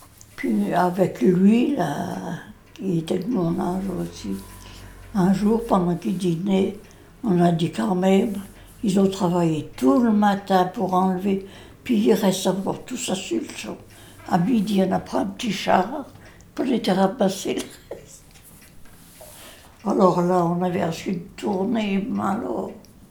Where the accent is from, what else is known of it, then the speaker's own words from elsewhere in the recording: Auvergne-Rhône-Alpes, France; C'est ce qu'on disait chez nous, en Savoie.